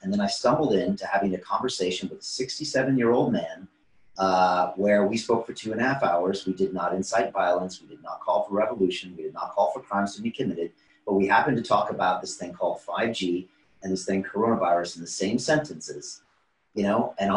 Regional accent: United States; now in United Kingdom; I just now am angry because I was born in America. And I grew up where the First Amendment says I got a freedom of speech.

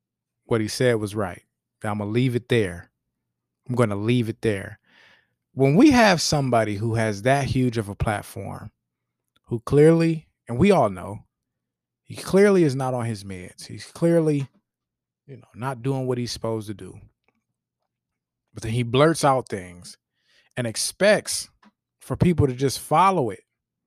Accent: Cleveland, Ohio, United States; I'm from Cleveland, and I want people to hear Cleveland speak instead of Cleveland speaking to the world.

